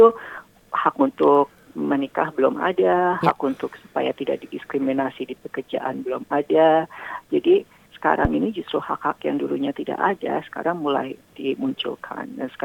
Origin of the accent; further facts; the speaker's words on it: Jakarta, Indonesia; now in Australia; Kalau dulu waktu tahun 98 pertama kali datang ke sini, sebenarnya saya kan dari Jakarta.